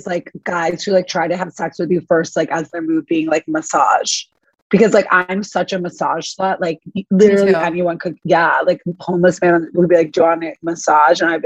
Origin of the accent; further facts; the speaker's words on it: New York, United States; I grew up on the Upper East, like Blair Waldorf vibes